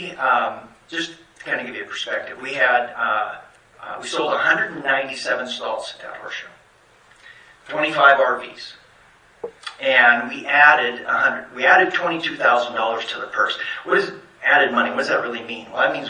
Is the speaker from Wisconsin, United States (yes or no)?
no; Idaho Falls, Idaho, United States; I'm from Idaho Falls.